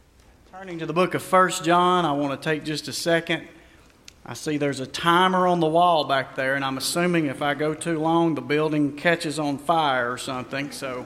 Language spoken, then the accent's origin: English; Georgia, United States; We're from Georgia, not Alabama.